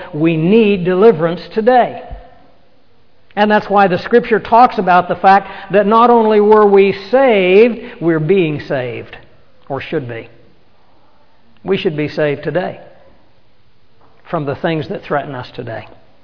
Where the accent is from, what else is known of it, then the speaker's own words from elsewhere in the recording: Kansas, United States; Where I grew up in the Flint Hills of Kansas, we had several artesian wells